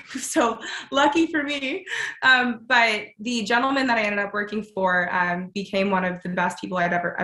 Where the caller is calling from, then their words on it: Toronto, Ontario, Canada; I am in the sadly cold Toronto, Ontario.